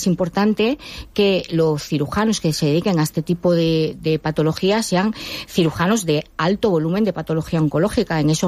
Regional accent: Andalusia, Spain; Yo soy andaluza, pero fui a Barcelona, al Clínico Provincial, a formarme en cirugía hepática y trasplante. Y luego recabé en esta comunidad

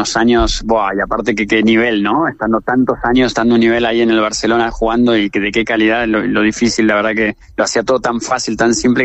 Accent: Argentina; que yo como argentino no me identifico con él

